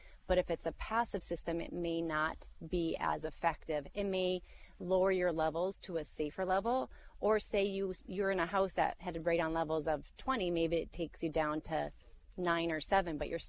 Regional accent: Bismarck, North Dakota, United States; now in Horace, United States; And growing up in Bismarck, I didn't have air conditioning in our house growing up, so we always had our windows open. But nowadays, our house in Horace, we have our windows closed

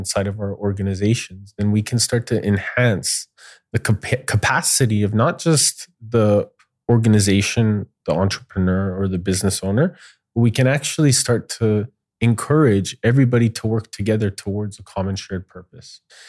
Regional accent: Canada; So growing up in Canada was really something like super beautiful.

